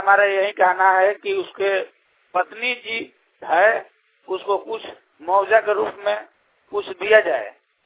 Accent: Pilari, Bihar, India; ग्राम पिलारी, थाना चिनारी, जिला रोहतास, ससराम बिहार।

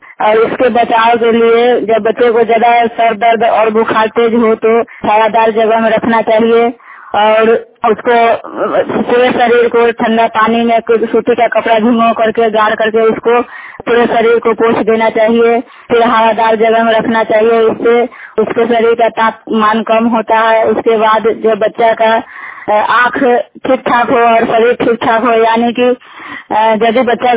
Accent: India; मैं मझोली सेटल पंचायत के रहने वाली हूँ

